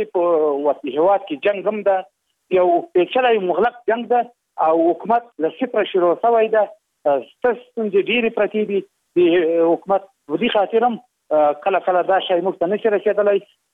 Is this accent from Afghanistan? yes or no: yes; Afghanistan; زه په دې ډېر افتخار کوم چې زه یو افغان یم او له دې خاورې دفاع کوم.